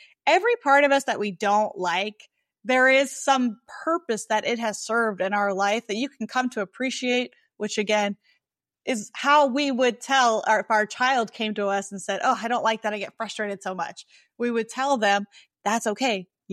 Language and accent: English; Deep South, United States; I was born and raised in the Deep South.